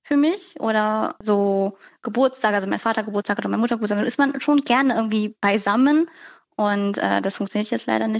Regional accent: Lippstadt, North Rhine-Westphalia, Germany; now in Berlin, Germany; also ich wohne ja in Berlin und ich komme aus Lippstadt

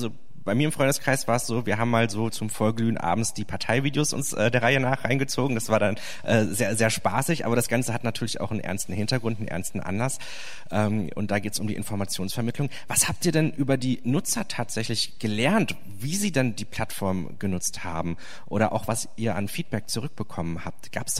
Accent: Rhineland, Germany; als ich jetzt hier als Rheinländer

